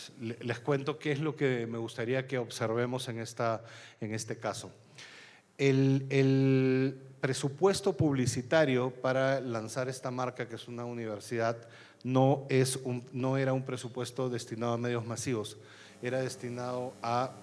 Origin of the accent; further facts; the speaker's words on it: Peru; moved away as an adult; now in Mexico; yo soy de origen peruano y mi último trabajo estuve trabajando para una red en Perú antes de venir a México hace 2 años.